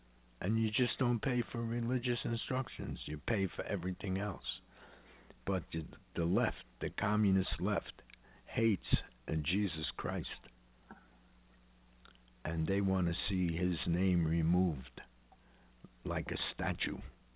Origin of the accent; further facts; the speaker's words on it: New York, United States; I remember because I grew up in Harlem.